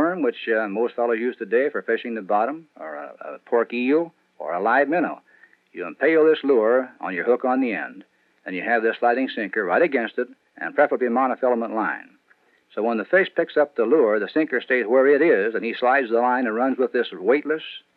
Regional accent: Ohio, United States; it's a trick used by catfish fishermen back in my home state of Ohio when I was a youngster.

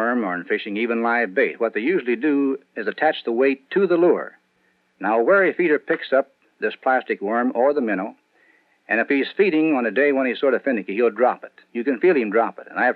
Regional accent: Ohio, United States; it's a trick used by catfish fishermen back in my home state of Ohio when I was a youngster.

